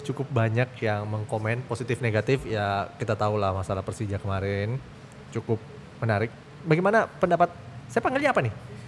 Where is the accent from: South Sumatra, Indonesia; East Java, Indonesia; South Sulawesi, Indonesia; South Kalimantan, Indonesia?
South Sulawesi, Indonesia; Makassar; Season tahun lalu betul-betul yang kayak kita sebagai orang Makassar yang bilang ini mi momennya